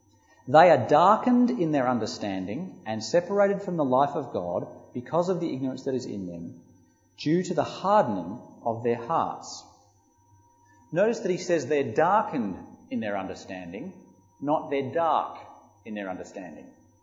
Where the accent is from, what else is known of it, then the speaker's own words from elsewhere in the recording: Australia; I think of myself as an Australian. There's nothing wrong with being an Australian.